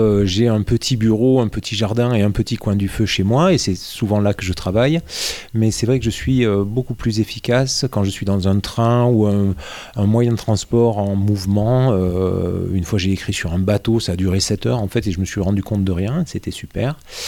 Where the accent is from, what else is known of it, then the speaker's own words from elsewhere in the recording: Occitanie, France; comme j'ai grandi dans le Nord Aveyron